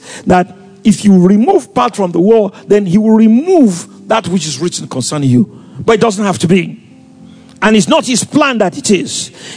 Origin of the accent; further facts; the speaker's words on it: Lagos, Nigeria; You know, I came from Lagos.